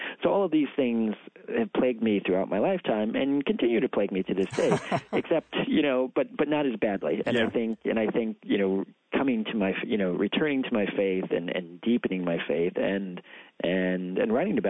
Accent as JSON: {"language": "English", "town": "Long Island", "region": "New York", "country": "United States", "tie": "born or raised there", "said": "I grew up on Long Island, went to Catholic school for 12 years"}